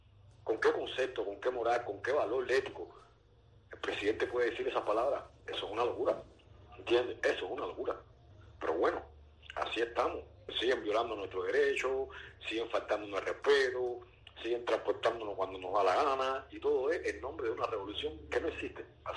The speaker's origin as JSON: {"language": "Spanish", "country": "Cuba", "said": "porque yo soy cubano"}